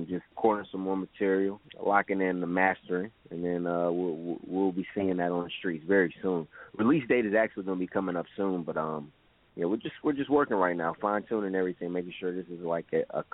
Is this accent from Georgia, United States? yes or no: no; Raleigh, North Carolina, United States; But me, I was born and raised here. You know, native.